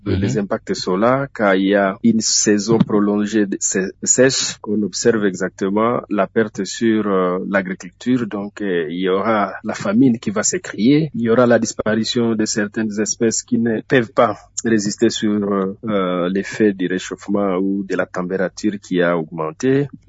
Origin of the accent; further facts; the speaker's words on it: DR Congo; nous sommes chez nous en République démocratique du Congo.